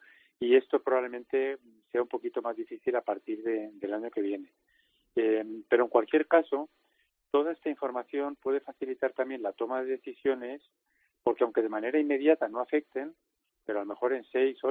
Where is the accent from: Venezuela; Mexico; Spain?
Spain; Madrid, Community of Madrid; Verdaderamente los madrileños somos europeos, ¿no?